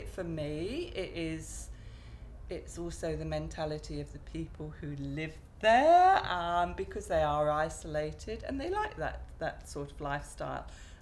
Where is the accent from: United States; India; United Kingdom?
United Kingdom; South East England; now in Australia; Well, we're from Sussex. We live in Sussex. We've been in Western Australia 20 years now.